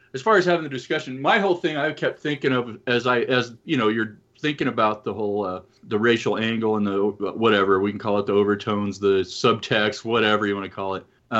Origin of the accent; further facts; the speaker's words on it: the West, United States; I grew up in the West, and I do think that the Second Amendment, the Democrats kind of are a little weak on that one.